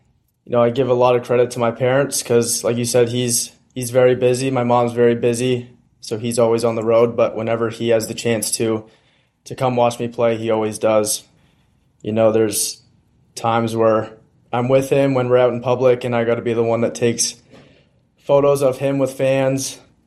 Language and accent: English; Peterborough, Ontario, Canada; So I played lacrosse and hockey growing up in Peterborough.